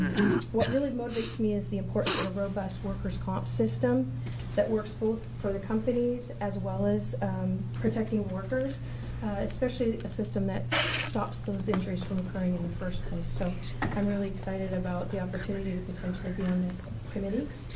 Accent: Salem, Oregon, United States; I was born and raised here in Oregon, in Salem, and attended Willamette University undergrad.

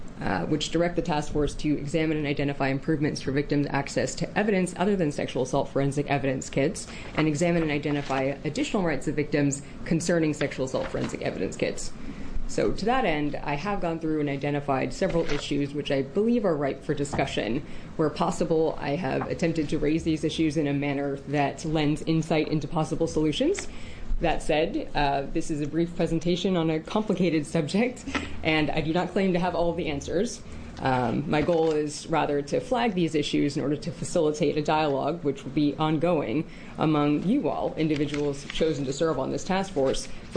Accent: Portland, Oregon, United States; I'm an attorney from Portland, Oregon.

